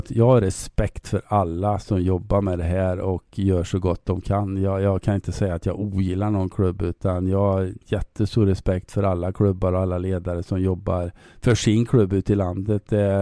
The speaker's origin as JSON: {"language": "Swedish", "town": "Mariestad", "region": "Västra Götaland County", "country": "Sweden", "tie": "born or raised there", "also_born_or_lived": "Marstrand", "said": "Det är ju mer onaturligt att jag började spela hockey, för det gjorde jag i Mariestad när vi flyttade dit"}